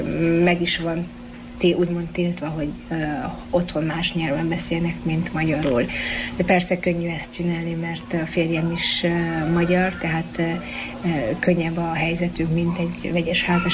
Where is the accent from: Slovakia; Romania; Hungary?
Romania; Transylvania; now in Canada; Nekem a magyar nyelv az, annak ellenére, hogy én erdélyi vagyok, nagyon fontos